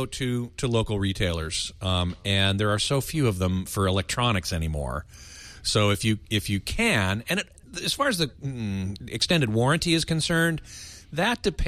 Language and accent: English; Burbank, California, United States; Okay, we got Richard in Burbank, California, my hometown.